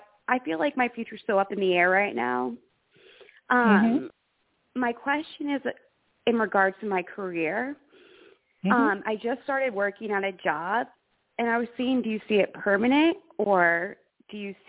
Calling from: Florida, United States

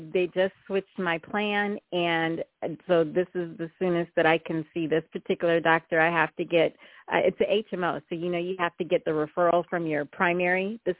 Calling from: West Hills, California, United States; I'm calling from West Hills in Southern California with this miserable rain.

